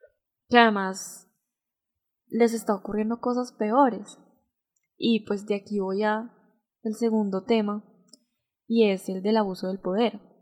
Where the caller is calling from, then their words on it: Bogotá, Colombia; un saludo desde Bogotá, Colombia. … de Logos Podcast.